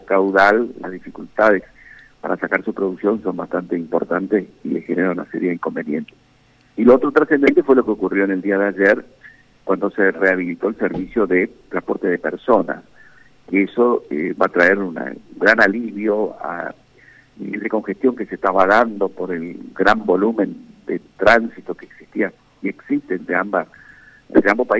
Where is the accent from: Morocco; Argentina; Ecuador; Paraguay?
Argentina; para nosotros como argentinos